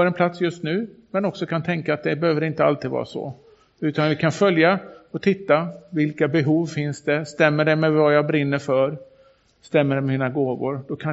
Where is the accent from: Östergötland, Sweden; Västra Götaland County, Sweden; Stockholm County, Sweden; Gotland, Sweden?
Västra Götaland County, Sweden; Skövde; Baptistkyrkan i Skövde. Där jag växte upp.